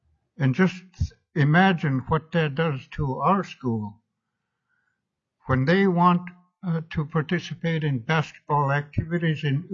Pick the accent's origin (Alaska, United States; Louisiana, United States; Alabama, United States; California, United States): Alaska, United States; Akiak; And I'm from Akiak. We serve three communities, Tuxak, Akiak, and Akichuk. We're a small school